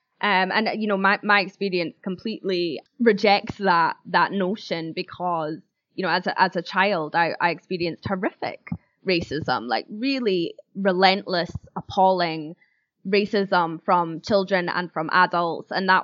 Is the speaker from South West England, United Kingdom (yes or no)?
no; Scotland, United Kingdom; growing up in Scotland, you just get force-fed this kind of old Scottish white man poetry.